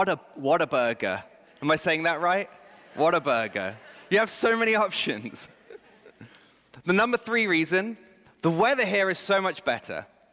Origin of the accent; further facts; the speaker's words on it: England, United Kingdom; I, as an Englishman, think that the United States is better than England.